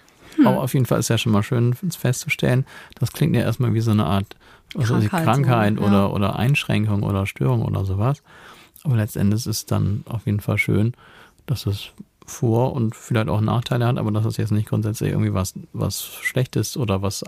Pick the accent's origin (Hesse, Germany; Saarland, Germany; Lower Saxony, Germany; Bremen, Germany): Bremen, Germany; als Bremer